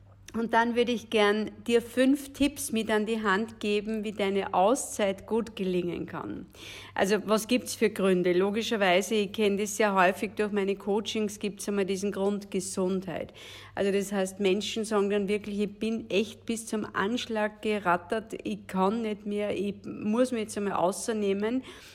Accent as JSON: {"language": "German", "region": "Lower Austria", "country": "Austria", "tie": "born or raised there", "said": "von meinem Heimatort in Niederösterreich nach Rom fahren"}